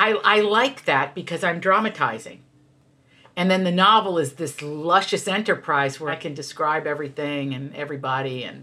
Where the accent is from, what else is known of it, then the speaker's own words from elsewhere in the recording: Appalachia, United States; And I come from Appalachia.